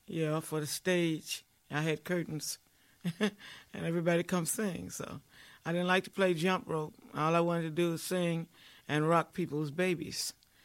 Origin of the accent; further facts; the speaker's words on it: West Point, Mississippi, United States; born there; I was born in West Point, Mississippi. Actually, Prairie. Same place that … was born. It's like the suburbs of West Point.